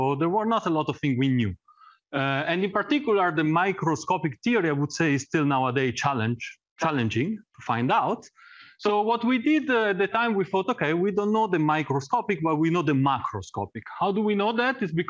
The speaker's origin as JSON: {"language": "English", "region": "Lombardy", "country": "Italy", "also_born_or_lived": "Paris", "said": "So I come from Italy, near Milan, and I studied my PhD in Paris."}